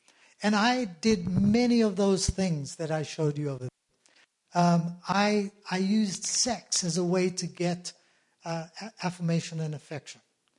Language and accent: English; South Africa; I grew up in South Africa at a time during the apartheid era, and for me, my father is half European and half Asian, and my mother is European